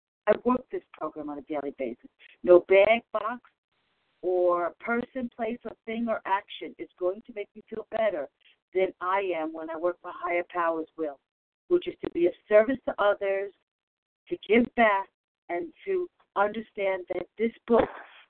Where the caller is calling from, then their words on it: Bronx, New York, United States; from the Bronx.